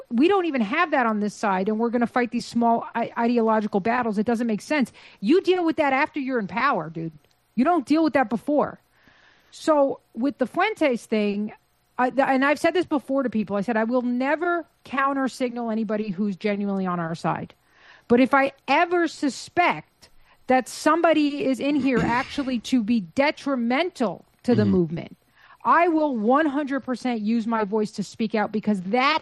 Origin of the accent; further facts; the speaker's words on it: Bronx, New York, United States; You know, when I was growing up in the Bronx, because some people like to come out and be like, Albanians aren't white.